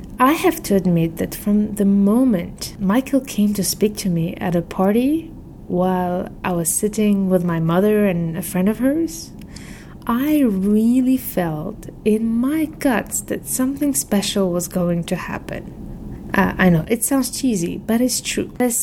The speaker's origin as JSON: {"language": "English", "country": "Algeria", "also_born_or_lived": "India / Serbia / Uganda / France", "said": "I come from Algeria, and I grew up as a child in 4 countries. My parents worked for the diplomatic service, which led me to be born in India and grew up in Serbia, Algeria, and Uganda."}